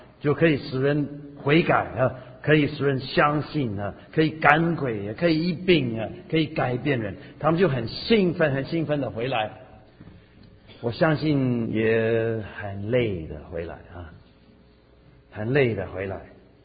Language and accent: Chinese; Taiwan; 我是台湾人啊。